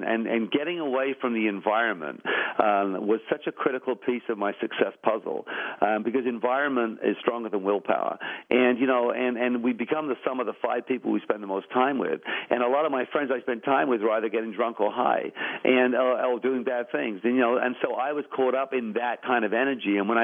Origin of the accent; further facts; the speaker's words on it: England, United Kingdom; moved away; I grew up in England, and we, by Western standards, we were very, very poor.